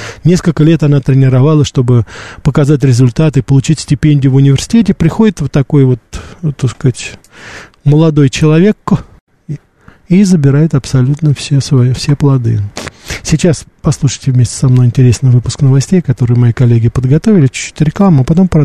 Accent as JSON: {"language": "Russian", "country": "Russia", "said": "когда узнали, что я из России"}